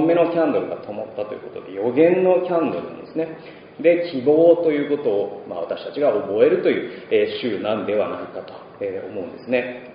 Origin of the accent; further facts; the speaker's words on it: Aichi, Japan; born there; 私はですね、1977年に愛知県で生まれて、